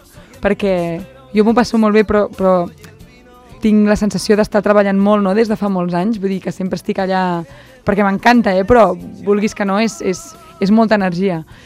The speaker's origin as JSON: {"language": "Catalan", "town": "Vilassar", "region": "Catalonia", "country": "Spain", "said": "I jo, que sóc de Vilassar, que tinc el mar a prop"}